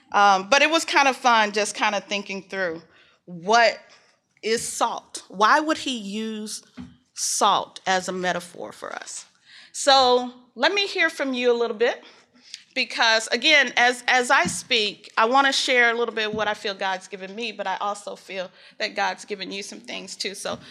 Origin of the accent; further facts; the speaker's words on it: the South, United States; I want people to know that I'm a Southerner.